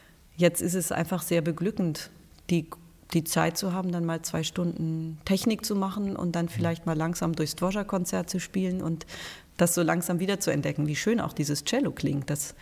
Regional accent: Hamburg, Germany; now in Bremen, Germany; Also ich bin ja Wahlbremerin und verrate meine Heimatstadt sehr gerne, weil ich hier wirklich es ganz herrlich finde und auf keinen Fall wieder zurückgehen wollen würde nach Hamburg.

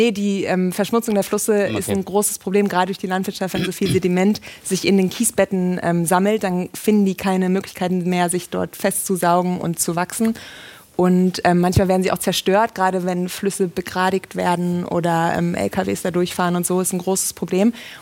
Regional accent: Rhineland, Germany; ich bin Rheinländerin.

